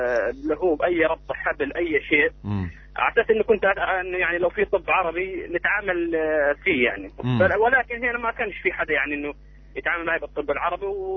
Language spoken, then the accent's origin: Arabic; Gaza Strip, Palestine; هي الفكره كانت من لما طلعت من غزه